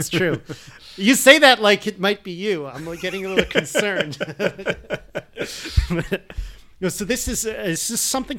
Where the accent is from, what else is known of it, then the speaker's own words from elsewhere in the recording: Connecticut, United States; It's, I assume, very similar to where we grew up in Connecticut.